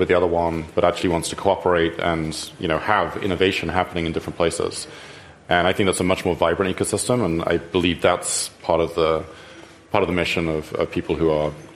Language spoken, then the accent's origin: English; United Kingdom; Like I said, unlike my home country, which has no Bill of Rights, so we don't even know what Guantanamo Bay is in the U.K.